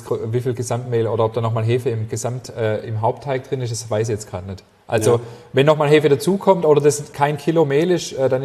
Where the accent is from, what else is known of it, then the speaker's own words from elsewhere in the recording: Baden-Württemberg, Germany; aus meiner alten Heimat, aus dem Ammertal in der Nähe von Herreberg